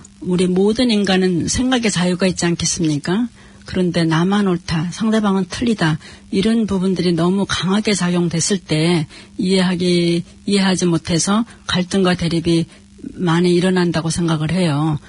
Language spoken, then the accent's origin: Korean; South Korea; now in Auckland, New Zealand